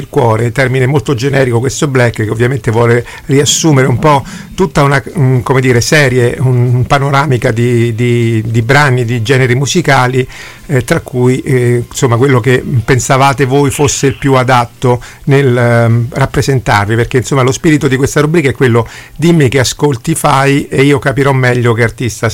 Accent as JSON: {"language": "Italian", "town": "Turin", "region": "Piedmont", "country": "Italy", "said": "sono di Torino"}